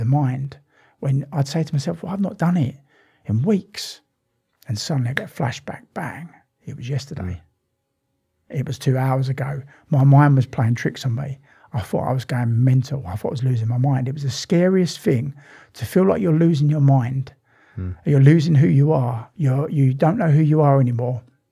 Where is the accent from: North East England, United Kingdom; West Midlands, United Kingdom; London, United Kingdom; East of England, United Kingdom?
London, United Kingdom; Romford; also born or lived in East Ham / Hornchurch; I was born in East Ham, sort of like we moved from East Ham to Romford. So about, you know, 2 or 3 years old. So most of my life lived in Romford, then Hornchurch, around the Hornchurch area